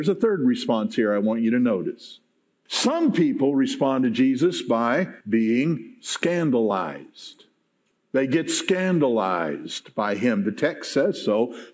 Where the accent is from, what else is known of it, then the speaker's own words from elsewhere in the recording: Haworth, United States; when I was a little guy growing up in Haworth, not far from here.